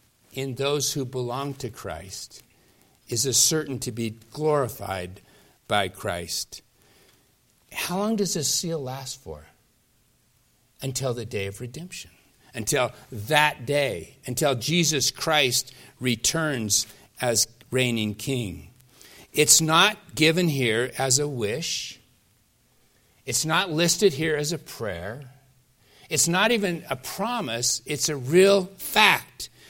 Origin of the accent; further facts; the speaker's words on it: Pacific Northwest, United States; I grew up in the Northwest when they used to do, one of the biggest industries of the Northwest was lumber.